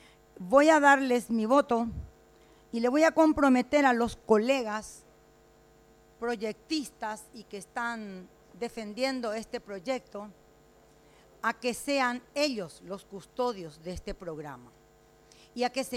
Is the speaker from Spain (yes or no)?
no; Paraguay; Acá no somos estafados algunos paraguayos, acá todos somos estafados.